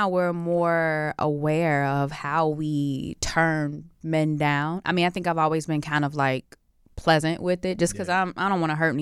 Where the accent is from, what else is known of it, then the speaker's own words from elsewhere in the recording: Chicago, Illinois, United States; I grew up on the south side of Chicago.